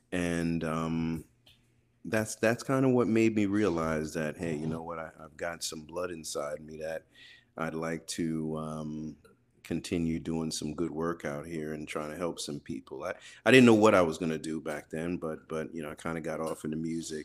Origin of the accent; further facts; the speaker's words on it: Long Island, New York, United States; also born or lived in Brooklyn; and grew up in born in Brooklyn and grew up in Long Island, New York.